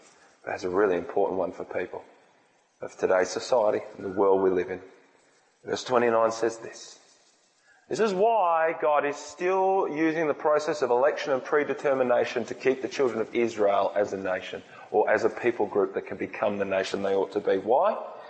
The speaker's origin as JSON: {"language": "English", "country": "Australia", "said": "Here we are as an Australian people."}